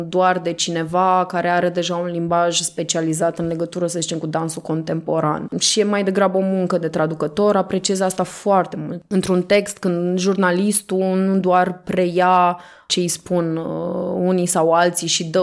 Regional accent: Iași, Iași County, Romania; Asta și pentru că sunt din Iași și pentru că mi se pare că și la noi în oraș e o istorie extrem de puțin cunoscută

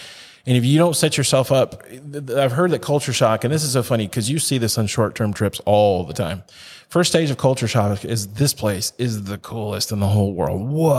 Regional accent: United States; U.S. is my home country. That's where I feel most comfortable.

